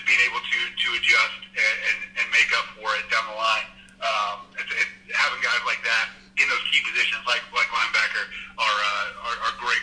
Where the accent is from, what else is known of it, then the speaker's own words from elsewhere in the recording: Ohio, United States; And I grew up in Ohio, and my entire family is Buckeyes fans, and I hate Ohio State.